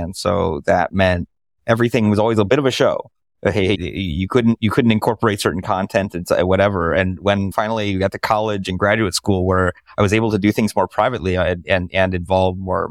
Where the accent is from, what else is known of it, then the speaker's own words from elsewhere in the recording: Iowa, United States; I grew up in Iowa. So we had what we really wanted was, so Iowa, for those who don't know, is in the Midwest of the United States.